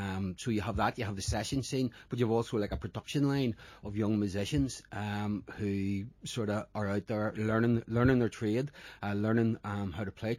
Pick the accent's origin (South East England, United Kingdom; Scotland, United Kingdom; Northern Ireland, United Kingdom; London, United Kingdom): Northern Ireland, United Kingdom; Belfast; I'm a Belfast man, born and raised in Belfast